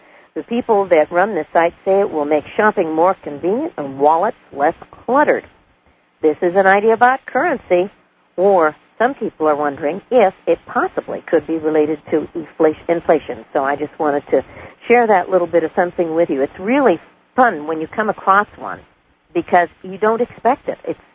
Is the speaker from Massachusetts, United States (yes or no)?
no; California, United States; I remember when I was growing up in California, the beach was always the main destination for just about everybody.